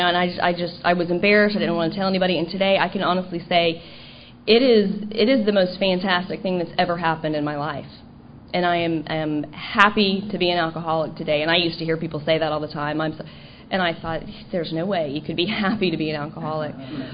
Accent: Dallas, Texas, United States; now in Seal Beach, United States

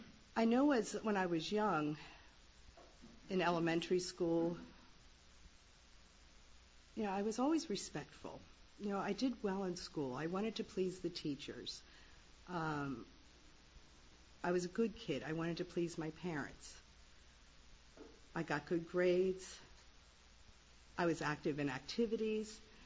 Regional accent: Wilmington, Delaware, United States; I grew up in Wilmington, Delaware. I was one of six kids

